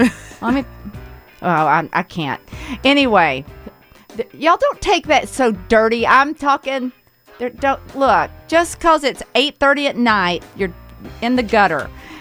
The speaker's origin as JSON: {"language": "English", "town": "Blue Ridge", "region": "Georgia", "country": "United States", "said": "I'm from Blue Ridge, Georgia, and I was there last weekend, and it's really rough up there right now."}